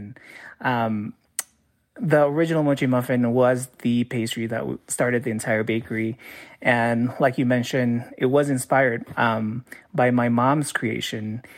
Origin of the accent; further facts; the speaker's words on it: Indonesia; I grew up in Indonesia, growing up eating tropical fruits and warm spices and very elaborate pastries